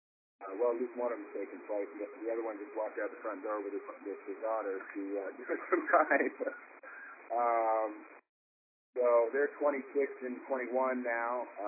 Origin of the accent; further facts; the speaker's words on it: Canada; now in United States; I come from Canada originally. I moved down to the States in 86